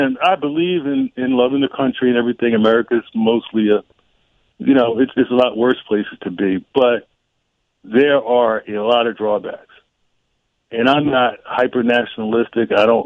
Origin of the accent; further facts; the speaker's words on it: United States; No, I am an American.